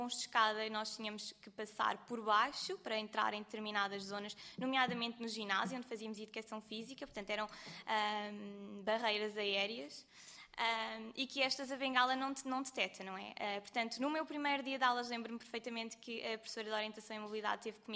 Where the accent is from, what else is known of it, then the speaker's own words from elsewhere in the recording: Azambuja, Lisbon, Portugal; Eu sou da Azambuja.